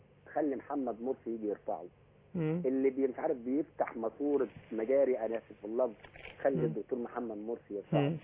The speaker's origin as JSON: {"language": "Arabic", "town": "Beni Suef", "region": "Beni Suef Governorate", "country": "Egypt", "said": "انا من بني سويف اصبة الوقيم."}